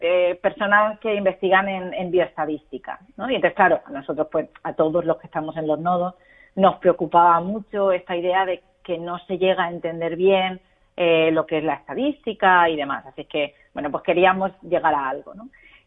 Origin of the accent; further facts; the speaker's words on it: Region of Murcia, Spain; Que yo también soy de Murcia y a mí a veces la pronunciación me cuesta.